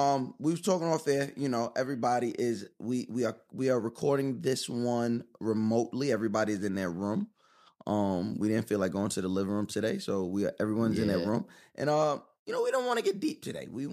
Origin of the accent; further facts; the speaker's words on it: Cleveland, Ohio, United States; I'm from Cleveland. I'm from the old school.